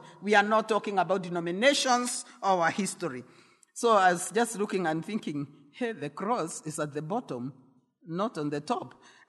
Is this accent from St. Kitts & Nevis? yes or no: no; Kenya; And say, thank you, Lord, I'm a Kenyan.